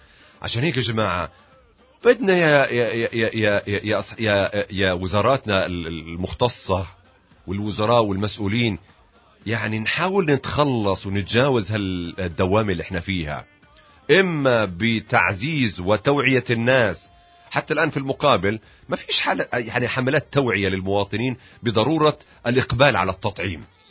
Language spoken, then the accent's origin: Arabic; Gaza Strip, Palestine; صحيح أنه الوباء مش موجود عندنا في غزة أو في فلسطين فقط